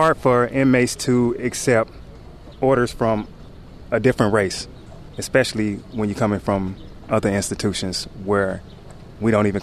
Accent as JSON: {"language": "English", "town": "Los Angeles", "region": "California", "country": "United States", "tie": "born there", "said": "I'm 45 years old. I was born in East L.A."}